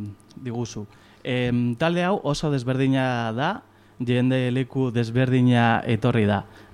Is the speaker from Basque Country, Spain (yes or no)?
yes; Bilbao, Basque Country, Spain; Bilbokoa naiz